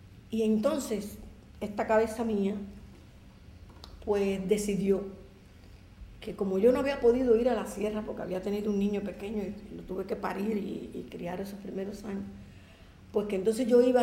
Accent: Palma Soriano, Santiago de Cuba, Cuba; Yo me fui de aquí para allá, volví a mi pueblo, Palma Soriano.

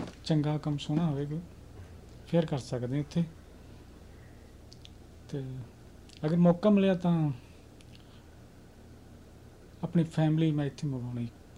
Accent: Jalandhar, Punjab, India; now in United States; America ਦੇ ਹਿਸਾਬ ਨਾਲ ਜੇ ਆਪਣੇ ਅਸੀਂ ਜਲੰਧਰ ਦੀ ਲਾਈਫ ਲਈਏ ਤਾਂ ਬਹੁਤ ਖੁਸ਼ਹਾਲ ਹੈ

